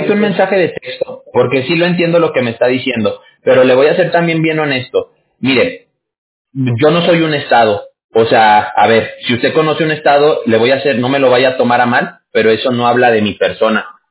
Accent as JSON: {"language": "Spanish", "country": "Mexico", "tie": "born or raised there", "moved": "yes", "lives_now": "United States", "said": "yo soy mexicano, yo no soy ni siquiera de aquí de California. Yo viví la mayoría de mi vida allá en México"}